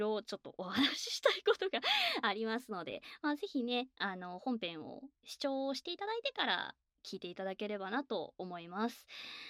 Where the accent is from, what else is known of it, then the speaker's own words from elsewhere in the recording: Kansai, Japan; accent: Kansai; 本当に私の出身が関西圏なので、どうしてもイントネーションがすごく関西寄りになってしまって、